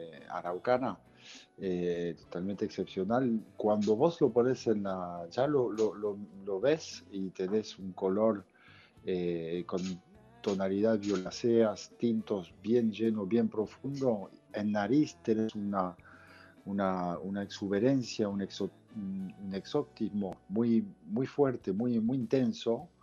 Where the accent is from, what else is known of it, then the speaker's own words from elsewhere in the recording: Bordeaux, Nouvelle-Aquitaine, France; Spanish is a second language; Yo soy de Bordeaux, sí.